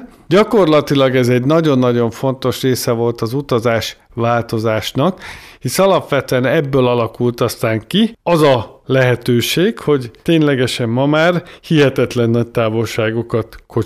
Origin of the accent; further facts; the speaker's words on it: Tatabánya, Komárom-Esztergom, Hungary; én Tatabányán születtem és élek, és Tatabánya ugye 5 faluból lett város